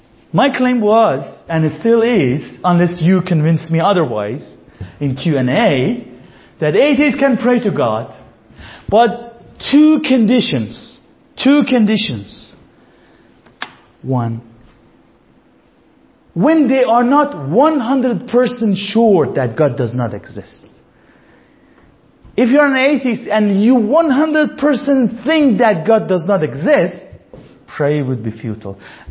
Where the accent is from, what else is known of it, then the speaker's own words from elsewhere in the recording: Iran; English is a second language; I come from Iran. So 1979, for us Iranian, means a lot.